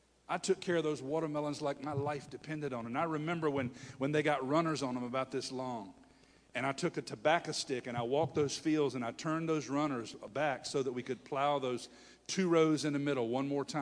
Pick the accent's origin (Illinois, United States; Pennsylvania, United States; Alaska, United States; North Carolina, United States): North Carolina, United States; Hertford; hey, I'm from Hertford, North Carolina.